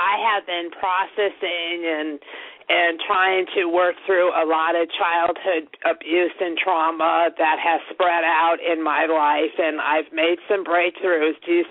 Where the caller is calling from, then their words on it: Illinois, United States; Illinois.